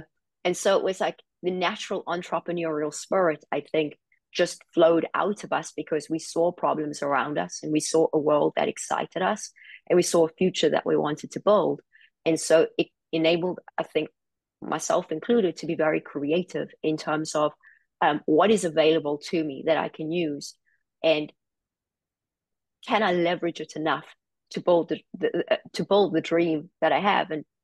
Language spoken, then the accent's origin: English; South Africa; It was tough growing up in South Africa.